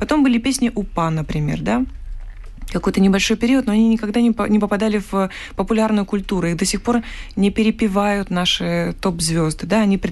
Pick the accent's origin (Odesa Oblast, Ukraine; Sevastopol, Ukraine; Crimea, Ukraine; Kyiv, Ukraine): Kyiv, Ukraine; Здравствуйте, я из Киева, у вас есть вопросы к нам?